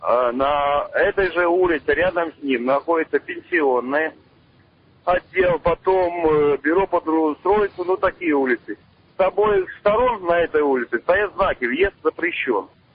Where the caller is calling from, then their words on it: Volgograd Oblast, Russia; Я из Светлоярского района.